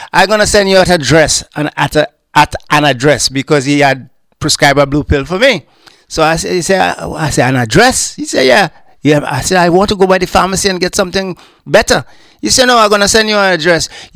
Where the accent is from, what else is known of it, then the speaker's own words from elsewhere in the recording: Grenada; now in Montreal, Canada; And also, I'm from Grenada. I have something here from Grenada.